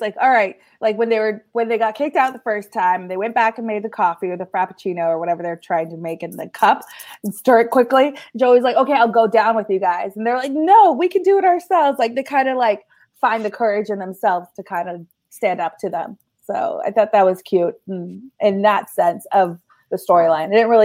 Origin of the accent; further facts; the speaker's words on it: California, United States; Are you from here? And I'm like, oh, I'm from California.